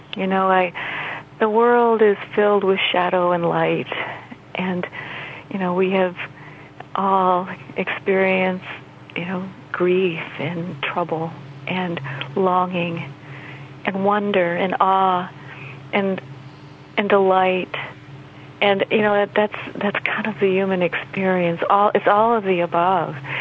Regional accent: Indiana, United States; Another thing I gave myself permission to do was to sound like a Hoosier. <You know>? I'm from Indiana, and I live in the Bloomington area in southern Indiana.

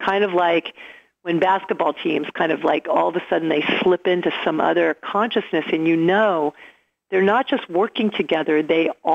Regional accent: New York, United States; I'm from New York, and I know that when 9/11 happened, for a day or two in Manhattan, nobody was honking horns

